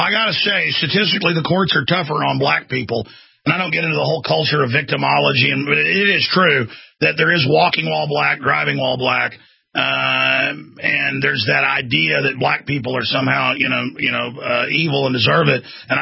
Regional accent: Texas, United States; Because I grew up in Dallas. I grew up outside Dallas. We went into Dallas all the time.

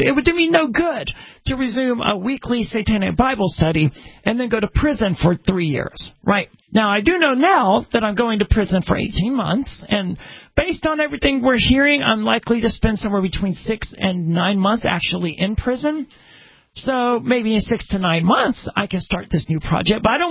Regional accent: Mississippi, United States; I'm from Mississippi. Where do you think doesn't observe Martin Luther King Day?

